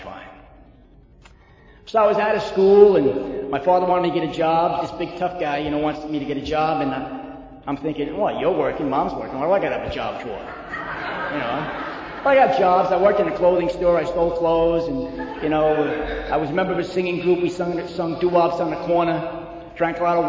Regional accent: Queens, New York, United States; born there; You see, I was born in Glendale, Queens. I never let anybody know that, especially overseas.

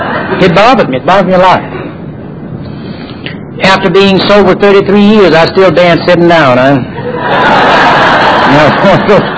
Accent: Louisiana, United States; I tell people where I'm from. It has nothing to do with the disease, but I'm from Louisiana. And I was raised in a family of 7 children, a mother and a father.

